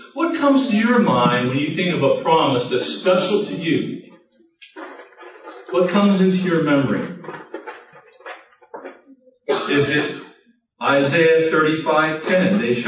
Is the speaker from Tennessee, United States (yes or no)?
no; Florida, United States; You know, I come from Florida, as I said.